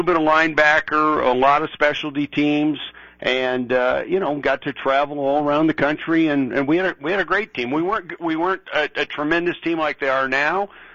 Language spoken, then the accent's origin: English; Iowa, United States; Well, Craig, I was born and raised in Iowa, and went to undergraduate there at the University of Iowa